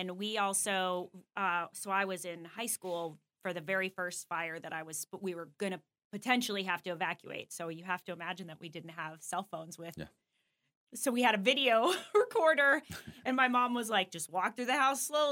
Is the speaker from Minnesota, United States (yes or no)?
no; Alaska, United States; And so we've lived through that growing up in Alaska.